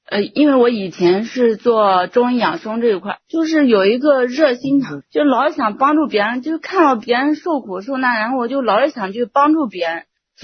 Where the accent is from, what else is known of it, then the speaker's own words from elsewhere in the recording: Xuzhou, Jiangsu, China; 我是徐州这边的